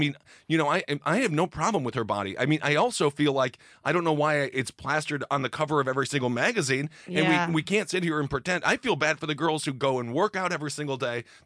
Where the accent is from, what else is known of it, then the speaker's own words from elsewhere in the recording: Midwest, United States; I mean, I'm from the Midwest.